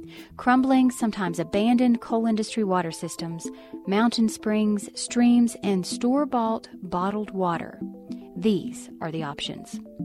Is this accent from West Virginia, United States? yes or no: yes; West Virginia, United States; a coal camp town in Raleigh County about 30 minutes from my hometown.